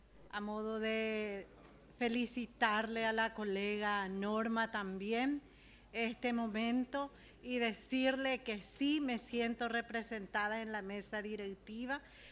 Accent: Paraguay; Lo estamos conquistando como mujeres paraguayas valientes

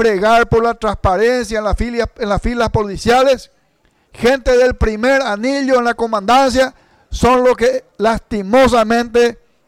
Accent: Paraguay; somos paraguayos en primer lugar y segundo, creemos en Dios Todopoderoso

